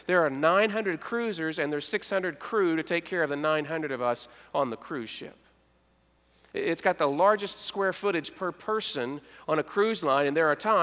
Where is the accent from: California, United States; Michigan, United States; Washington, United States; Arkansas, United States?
Arkansas, United States; Now, I'm from South Arkansas.